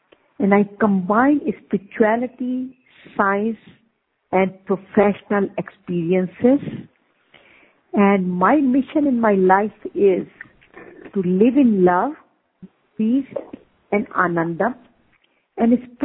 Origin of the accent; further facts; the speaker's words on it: India; now in United States; I am originally from India and have been living in USA for last 43 years.